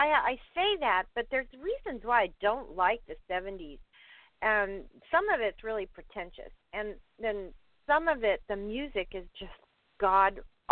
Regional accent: Arizona, United States; born there; So, yeah, you know, I was born in Arizona

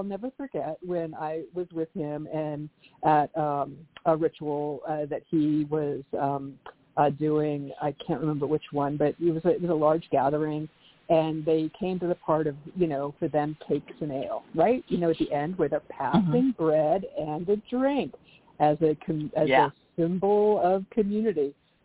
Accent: California, United States; you know, I grew up in Orange County

